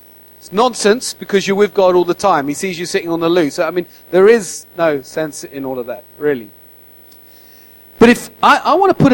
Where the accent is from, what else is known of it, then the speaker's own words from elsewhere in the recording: United Kingdom; because we're British, we normally get revelation first